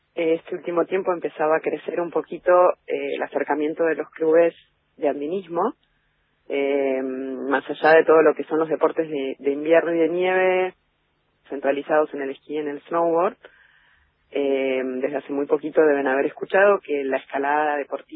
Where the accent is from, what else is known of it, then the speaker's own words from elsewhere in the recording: Bariloche, Río Negro, Argentina; also born or lived in -; Me fui muchos años de Bariloche a estudiar, nada, me casé, viví un tiempo fuera y lejos, Y cuando volví a Bariloche, en el año 2001